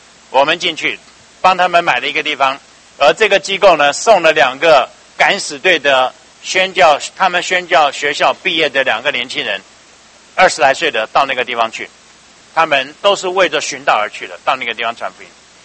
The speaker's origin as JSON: {"language": "Chinese", "country": "United States", "said": "一看我是美国的 American"}